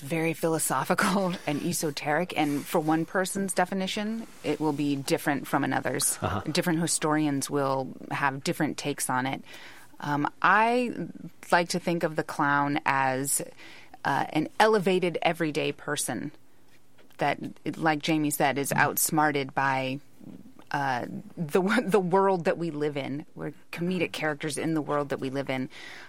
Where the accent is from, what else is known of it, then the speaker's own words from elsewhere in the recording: California, United States; And even though I'm from the Bay Area, my mother never took me to see the Pickles.